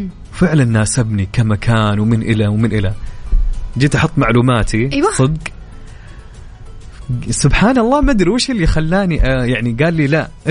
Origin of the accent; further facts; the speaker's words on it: Saudi Arabia; في لاعب من اللاعبين عندنا في السعودية